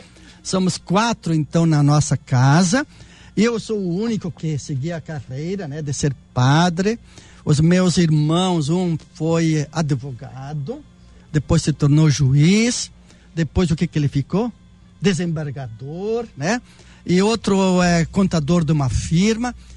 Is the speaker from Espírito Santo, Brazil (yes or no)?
no; Rio Grande do Sul, Brazil; now in Dourados, Brazil; eu quando morava lá no Rio Grande do Sul, sou gaúcho, né? Torço para o Internacional, sou gaúcho.